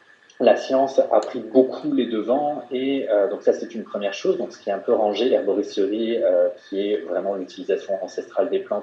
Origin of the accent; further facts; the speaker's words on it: Quebec, Canada; moi je viens du Québec et là-bas, au Canada